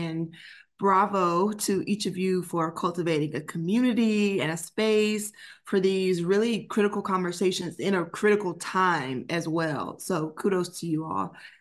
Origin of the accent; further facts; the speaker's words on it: Meridian, Mississippi, United States; So, as I mentioned, I'm from Mississippi, a place called Meridian, Mississippi.